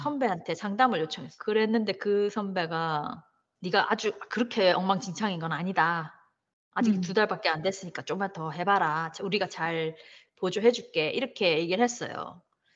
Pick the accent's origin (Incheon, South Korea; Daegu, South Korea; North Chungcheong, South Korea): Daegu, South Korea; 저는 보스턴에 가고 싶지 않았어요. 왜냐면 전 대구 사람이거든요. 엄청 춥잖아요.